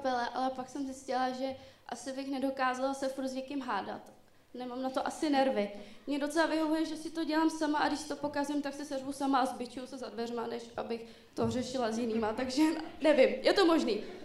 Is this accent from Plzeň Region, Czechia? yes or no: yes; Klatovy, Plzeň Region, Czechia; Tak upřímně, vystupovala jsem jednou u nás v Klatovech na takovém pódiočku